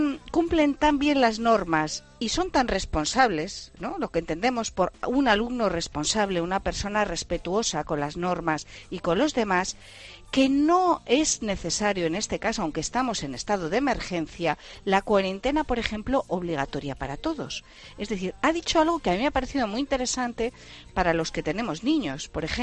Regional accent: Spain; now in Portugal; estaba escuchando a este trabajador español como yo, un español más que está al otro lado de la frontera, que está en Portugal

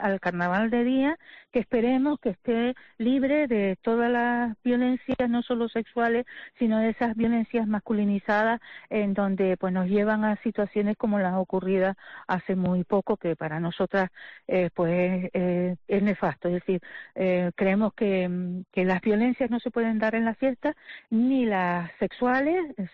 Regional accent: Canary Islands, Spain; somos parte del carnaval porque somos también canarias que vivimos aquí

